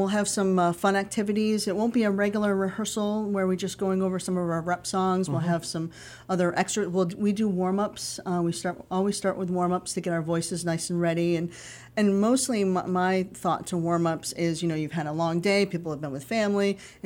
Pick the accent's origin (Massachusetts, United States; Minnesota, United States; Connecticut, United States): Massachusetts, United States; now in Northbridge, United States; So I'm originally from Western Mass, but now I live in Northbridge